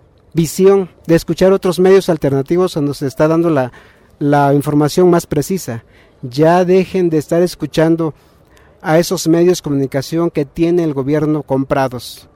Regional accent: Mexico; como todo mexicano

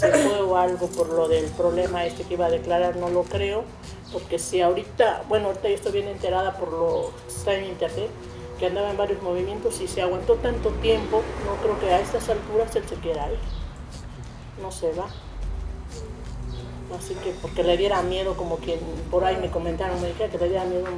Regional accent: Oaxaca, Mexico; voy a pasar por el rancho porque somos de Oaxaca

